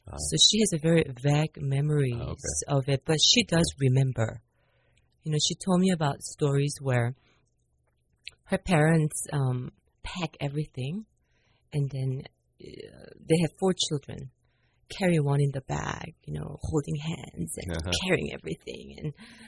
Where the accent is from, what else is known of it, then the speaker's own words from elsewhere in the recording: South Korea; I was born and raised in Korea, but didn't live in Seoul, not a city girl.